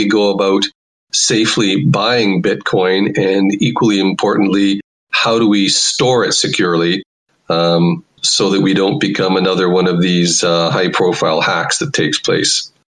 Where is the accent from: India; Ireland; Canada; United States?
Canada; Toronto, Ontario; I'm from Toronto